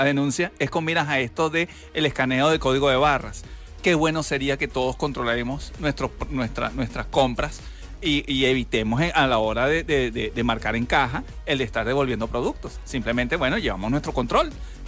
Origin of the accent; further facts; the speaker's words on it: Venezuela; debemos entender es que somos venezolanos y tenemos la potestad de exigir nuestros derechos